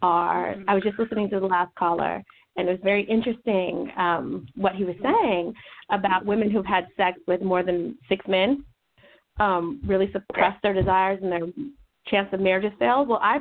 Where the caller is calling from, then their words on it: Seattle, Washington, United States; I'm calling from Seattle, even though I have a 404 area code number.